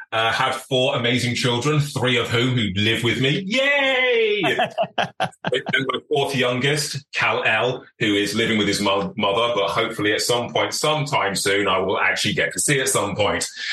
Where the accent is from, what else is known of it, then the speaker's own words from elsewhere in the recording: Birmingham, West Midlands, United Kingdom; also born or lived in Nuneaton; I'm actually from Birmingham. I'm technically a Peaky Blinder. I grew up on a estate in Birmingham during the 1980s and the poll tax riots and freeing the Birmingham Six.